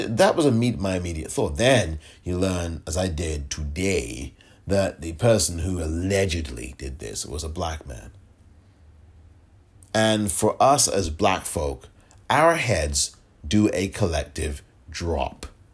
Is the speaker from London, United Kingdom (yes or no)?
yes; London, United Kingdom; and I'm a Londoner, look, just because I'm not living in London, that doesn't mean I'm not a Londoner.